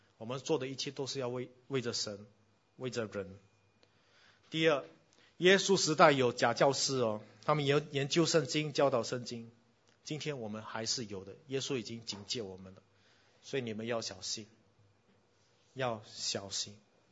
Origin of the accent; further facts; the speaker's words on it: Singapore; 我们新加坡人有英文